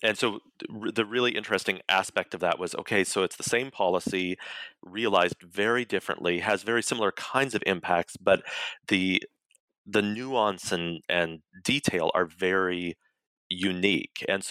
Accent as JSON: {"language": "English", "region": "Colorado", "country": "United States", "tie": "born or raised there", "said": "Yeah, so I'm a Cherokee Nation citizen. I was born and raised in Colorado, and my background is in literary studies primarily, but also history."}